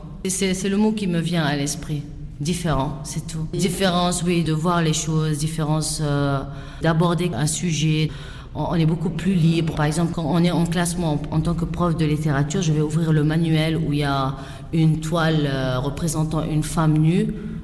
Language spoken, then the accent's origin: French; Lebanon; Je disais, je suis libanaise, mais sans savoir c'est quoi être libanaise. Et pour moi, je suis africaine plutôt.